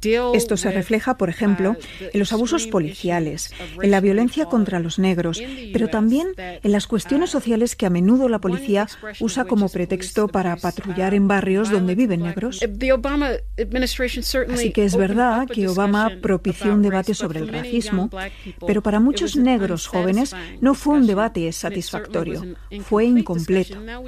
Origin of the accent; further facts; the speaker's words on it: United States; Estados Unidos es un país saturado de armas. Hay más armas que gente en mi país